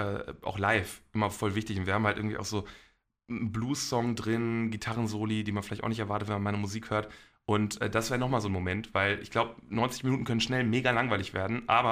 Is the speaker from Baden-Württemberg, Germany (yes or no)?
no; Bochum, North Rhine-Westphalia, Germany; Woher ich komme aus dem Ruhrgebiet und aus irgendeinem Grund, also in Bochum speziell, sagt man zu vielen Sachen einfach ja sicher.